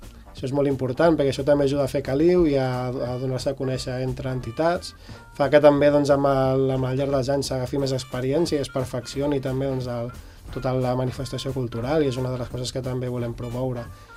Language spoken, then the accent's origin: Catalan; Sant Vicenç dels Horts, Catalonia, Spain; born or raised there